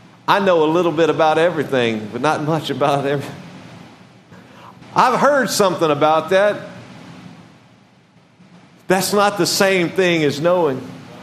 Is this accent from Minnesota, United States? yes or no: no; Louisiana, United States; I was raised in Louisiana. And the station that played the Saints games where I live, I was raised outside of Baton Rouge primarily. It's about an hour from New Orleans